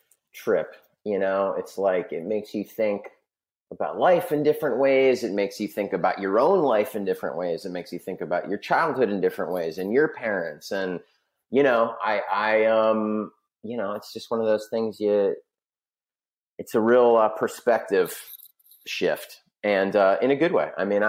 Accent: San Diego, California, United States; also born or lived in Los Angeles; even though I'm from San Diego and I spent half my life there and I've spent half my life

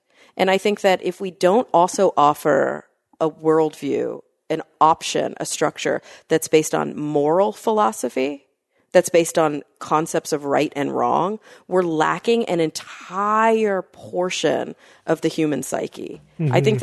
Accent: Los Angeles, California, United States; I'm from L.A., Steve.

